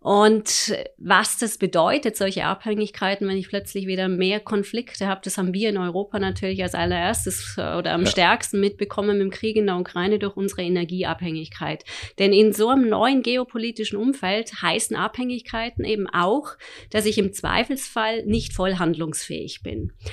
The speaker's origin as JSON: {"language": "German", "country": "Austria", "moved": "yes", "lives_now": "Frankfurt, Germany", "said": "Ich bin ursprünglich oder gebürtige Österreicherin, bin jetzt aber seit 25 Jahren in Frankfurt."}